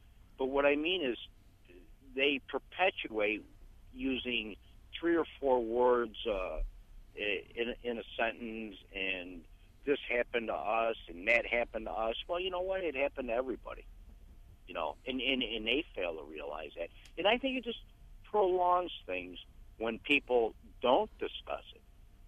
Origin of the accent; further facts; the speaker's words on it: Canandaigua, New York, United States; I grew up in Ithaca in Canandaigua.